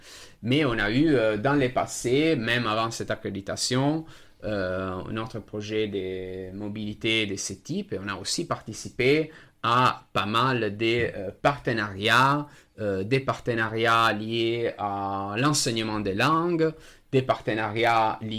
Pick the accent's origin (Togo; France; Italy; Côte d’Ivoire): Italy; first language Italian; French is a second language; aussi me remettre à l'enseignement des langues avec un cours d'italien, ma langue maternelle, que j'ai livré dans un festival espérantiste.